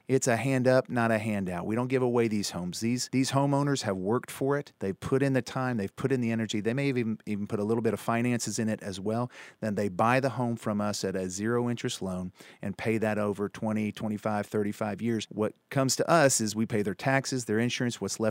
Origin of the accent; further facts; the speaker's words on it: Texas, United States; now in Arkansas, United States; We met in college. I'm from Texas.